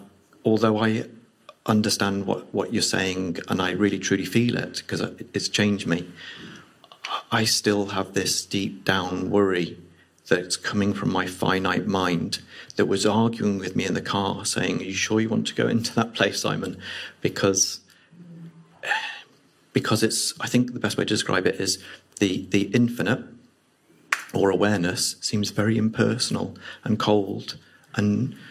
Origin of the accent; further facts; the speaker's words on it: Milton Keynes, South East England, United Kingdom; I'm from Milton Keynes.